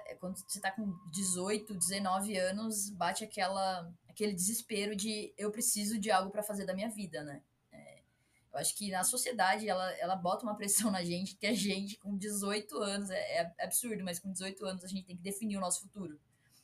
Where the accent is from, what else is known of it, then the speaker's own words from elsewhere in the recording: Campinas, São Paulo, Brazil; Ah, eu sou de Campinas, São Paulo. Eu nasci aqui, cresci aqui e desde sempre estudei sempre na região aqui de Campinas mesmo.